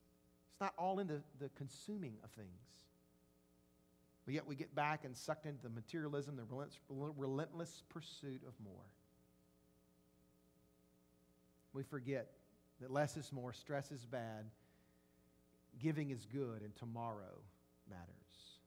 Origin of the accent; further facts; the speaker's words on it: Jackson, Mississippi, United States; I'll never forget a girl I grew up with in Northeast Jackson.